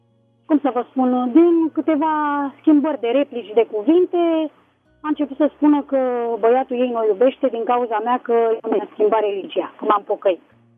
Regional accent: Bucharest, Romania; sunt din București. Eu sunt creștină de un an de zile. Încă nu sunt botezată

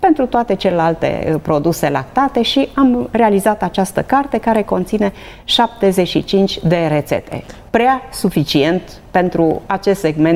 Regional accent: Transylvania, Romania; smântână mai mâncam pentru că sunt ardeleancă

